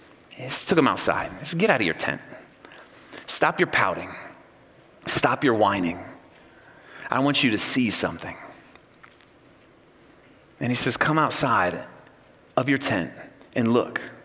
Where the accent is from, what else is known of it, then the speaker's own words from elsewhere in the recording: Ohio, United States; born there; also born or lived in Illinois; I was born in Ohio. I've spent several years in Illinois. And now my wife and my family and I, we've been in Iowa for almost a decade